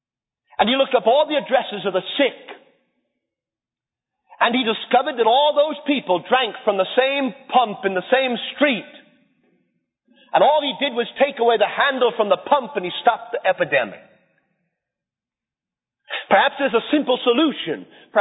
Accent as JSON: {"language": "English", "town": "Coney Island", "region": "New York", "country": "United States", "tie": "born or raised there", "said": "I remember as a young boy in a ghetto growing up in Coney Island, I was a threat to society."}